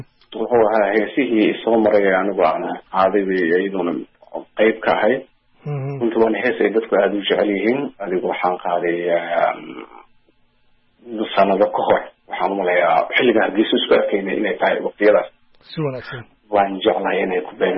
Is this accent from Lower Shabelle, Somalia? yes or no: yes; Lafoole, Lower Shabelle, Somalia; also born or lived in Mogadishu; anigu waxaan ku dhashay Muqdisho laakiin nolosheeda intii badnayd waxaan kusoo qaatay deegaankaas la foole